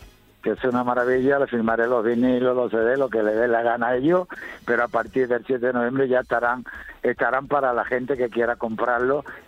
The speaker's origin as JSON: {"language": "Spanish", "town": "Jerez de la Frontera", "region": "Andalusia", "country": "Spain", "said": "Tengo que decir que yo nací en Jerez de la Frontera, soy jerezano."}